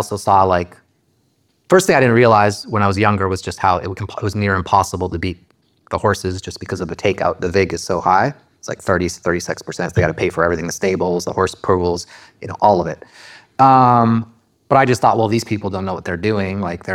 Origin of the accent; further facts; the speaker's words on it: Winnipeg, Manitoba, Canada; I grew up in Winnipeg, Manitoba, Canada.